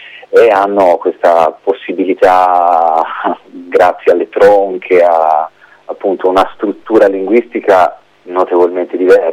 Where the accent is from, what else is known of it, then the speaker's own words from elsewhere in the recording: Tuscany, Italy; io sono cresciuto sulle colline vicino a Lucca, quindi ho passato proprio l'infanzia nei boschi, nei ruscelli